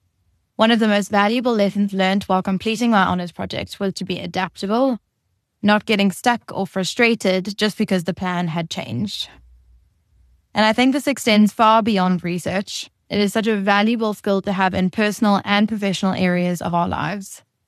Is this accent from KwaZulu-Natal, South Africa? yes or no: yes; Durban, KwaZulu-Natal, South Africa; I was born and raised in Durban, KZN, being the middle child between my two brothers.